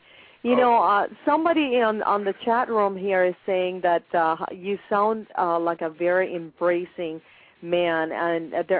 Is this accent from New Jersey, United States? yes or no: yes; Union City, New Jersey, United States; I can't believe you were in the Bronx, and I was in Union City, New Jersey, growing up, probably around the same time.